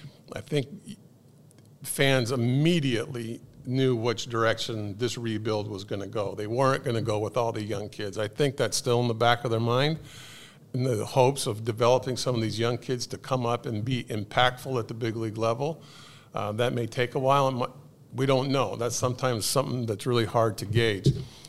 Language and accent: English; California, United States; what came to mind right away was going back to my hometown in Southern California